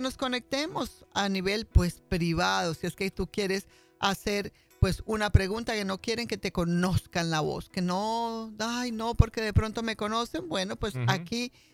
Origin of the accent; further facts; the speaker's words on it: Colombia; yo soy muy latina en este país, pero que aprendí que no era colombiana, sino colombianísima.